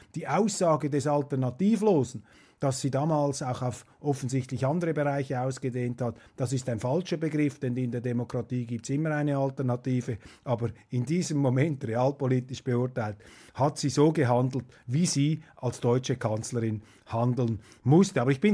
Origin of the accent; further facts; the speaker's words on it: Switzerland; Und als Schweizer kann ich Ihnen sagen